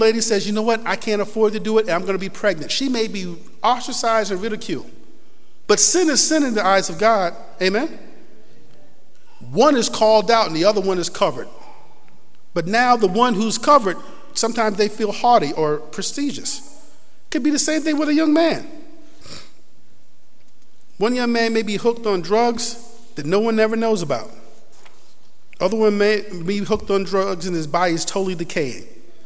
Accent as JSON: {"language": "English", "town": "Rochester", "region": "New York", "country": "United States", "said": "I said, I'm from Rochester."}